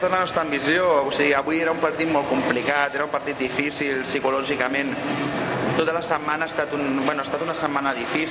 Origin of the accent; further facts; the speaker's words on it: Piera, Catalonia, Spain; jo sóc de Piera i jo he crescut a Piera